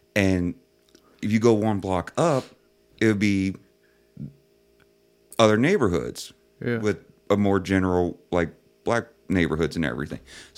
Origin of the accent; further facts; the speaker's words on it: Price Hill, Ohio, United States; I'm from Price Hill, yeah.